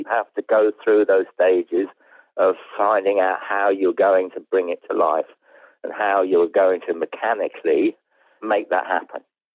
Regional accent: England, United Kingdom; because I'm English

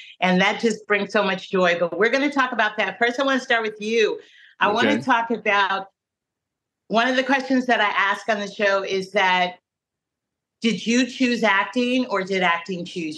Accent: New York City, New York, United States; I grew up in New York City in 1983, Negro Ensemble Company, National Black Theater. So I grew up around actors

